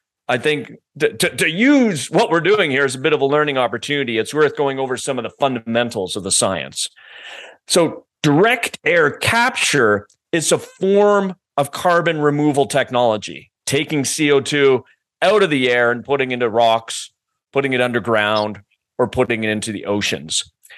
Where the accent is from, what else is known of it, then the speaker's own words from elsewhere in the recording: Canada; and I'm Canadian, you know